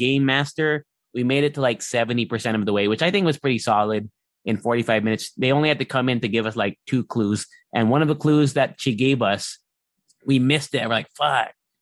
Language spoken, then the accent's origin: English; Japan; I grew up in Japan